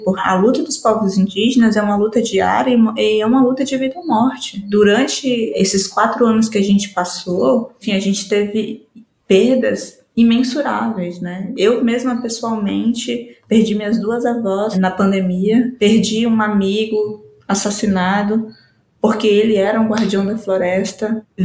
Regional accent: Brazil; Cresci na minha terra, que é a terra indígena 7 de setembro, mas também grande parte da minha infância eu passei com o povo Uruauau, que se autodenomina Jupaú.

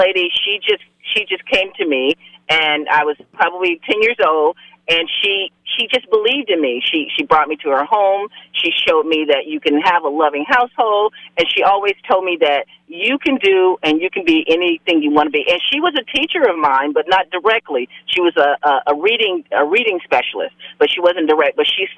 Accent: Bahamas; And I'm not Jamaican, but I am Bahamian, so it's in the blood.

